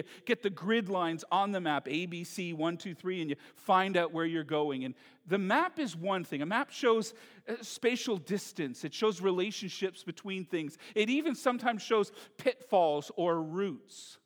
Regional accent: Mississauga, Ontario, Canada; In fact, I grew up in Toronto, in Mississauga, 2.5 miles from the largest mall in Canada.

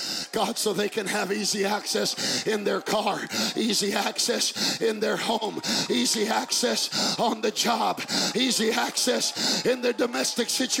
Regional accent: Texas, United States; And here I come from Texas. With some southern hospitality

